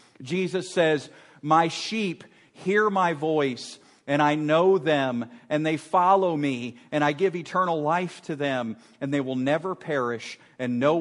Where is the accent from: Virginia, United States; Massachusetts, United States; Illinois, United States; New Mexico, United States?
Virginia, United States; I grew up in Virginia and the ice was about that thick, maybe, if you're lucky.